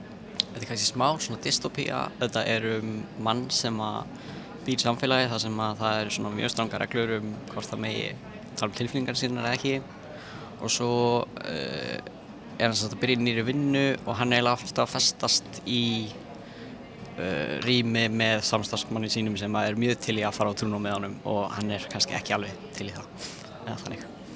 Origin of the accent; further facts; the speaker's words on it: Vatnsnes, Northwestern Region, Iceland; now in Akureyri, Iceland; ég er frá Vatnsnesi rétt hjá Hvammstanga Þannig að ég flutti hingað fyrst á Akureyri þegar ég var að byrja í Vaffema og fór síðan heim eitt ár eftir það og flutti síðan aftur á Akureyri